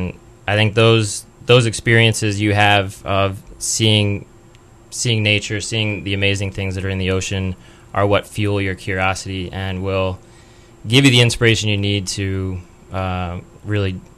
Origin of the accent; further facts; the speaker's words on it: New Jersey, United States; I grew up in New Jersey. Other than random trip to the Jersey Shore from now and then